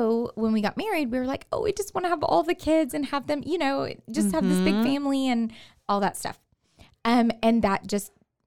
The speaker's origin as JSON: {"language": "English", "town": "Katy", "region": "Texas", "country": "United States", "lives_now": "Waco, United States", "said": "I am 36 years old. I have used Micah 2 times for my natural births. Loved every second of it. I am from Houston, the Houston area, from Katy. Went to Baylor, met my husband at Baylor."}